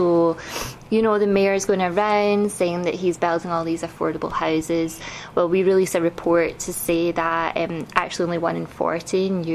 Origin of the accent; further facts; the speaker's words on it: Glasgow, Scotland, United Kingdom; accent: Glasgow; now in Toronto, Canada; I'm from Scotland, but I live in Toronto, in Canada.